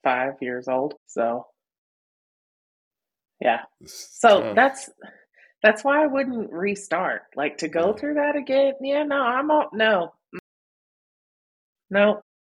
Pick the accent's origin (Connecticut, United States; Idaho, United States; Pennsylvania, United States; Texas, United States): Texas, United States; Probably my hometown in Texas. It's a little town called Sigrace.